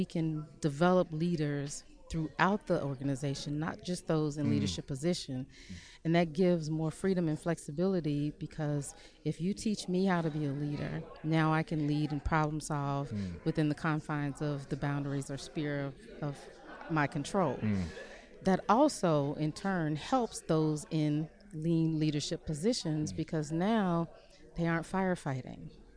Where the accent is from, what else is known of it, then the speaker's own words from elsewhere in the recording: the South, United States; So I'm a Southerner, and I live here in Atlanta